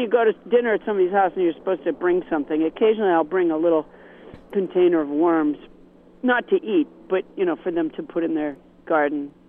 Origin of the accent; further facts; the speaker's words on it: Sudbury, Massachusetts, United States; I'm from Sudbury, Massachusetts, which is a small, you know, I would say colonial town